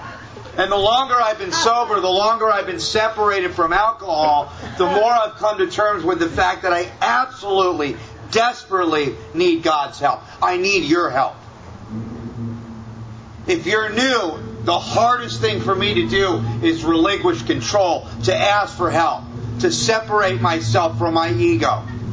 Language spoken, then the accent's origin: English; California, United States; I'm from Southern California. We have chips for like 30, 60, 90 days.